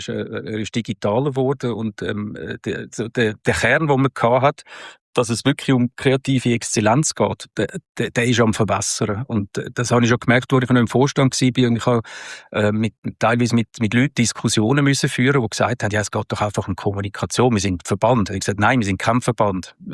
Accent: Switzerland; man hat sowieso, einen gewissen Sympathie- und Doofheitsbonus als Schweizer.

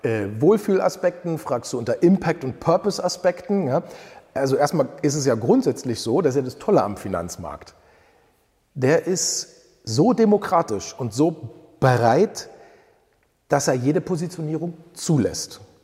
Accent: Germany; Ja, also für mein Heimatland Deutschland ist ja so, das Bruttoinlandsprodukt hat sich verdreifacht.

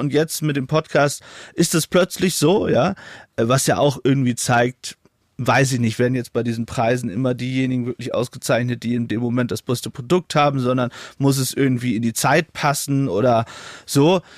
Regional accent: Northern Germany, Germany; so als Norddeutscher, da ist man ja eigentlich nicht so emotional. Jetzt meine Eltern kommen aus Essen und Hessen

